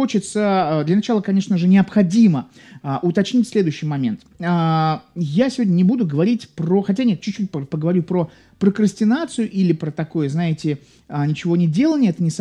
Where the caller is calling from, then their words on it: Nevinnomyssk, Stavropol Krai, Russia; из Невинномысска, вот хочу ответить на ваш вопрос